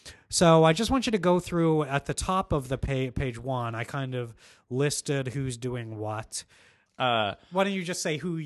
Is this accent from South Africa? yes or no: no; India; because I'm Indian, guys. I get to play the Doctor.